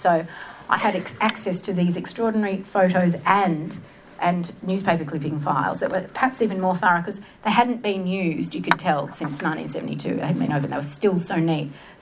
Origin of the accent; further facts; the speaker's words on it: Sydney, New South Wales, Australia; moved away; also born or lived in United States; It was the building that around the world was usually the only thing anyone ever knew about my hometown, Sydney.